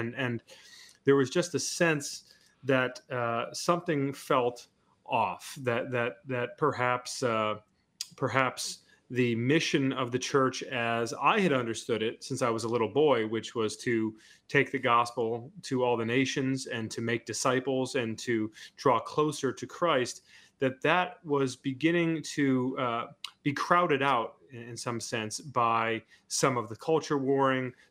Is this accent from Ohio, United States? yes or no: no; Michigan, United States; I grew up in Southeast Michigan outside of Detroit, and the church was very much core to my identity and my understanding of the world.